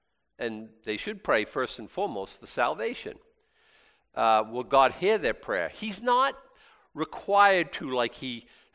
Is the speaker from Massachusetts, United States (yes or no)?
yes; Boston, Massachusetts, United States; Yeah, like I'm a Bostonian.